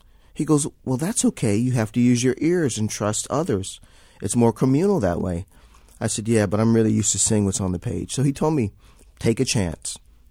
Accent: Florida, United States; now in Chicago, United States; I grew up in Florida area and then moved to Chicago

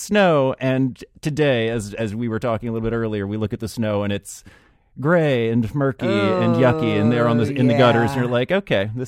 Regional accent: West Coast, United States; I come from the West Coast

